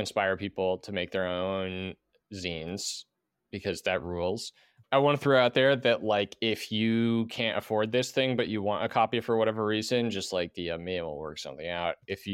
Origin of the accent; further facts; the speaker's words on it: Minnesota, United States; I'm so Minnesotan, I felt like I couldn't just accept that as a gift.